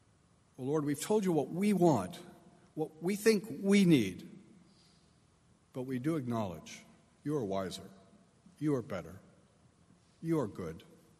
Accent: United Kingdom; And that may be just part of the fate of being British, some of us.

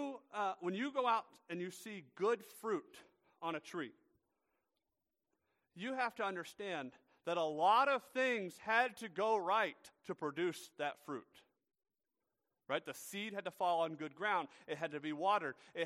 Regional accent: Georgia, United States; born or raised there

